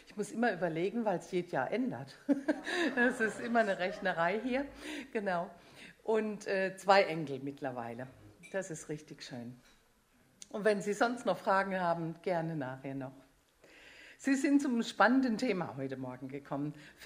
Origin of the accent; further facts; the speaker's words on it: Germany; also born or lived in Basel, Switzerland; Wie Sie hören, komme ich ursprünglich aus Deutschland. Wir hatten bis letzten September 26 Jahre in Basel gewohnt, mein Mann und ich und die Kinder.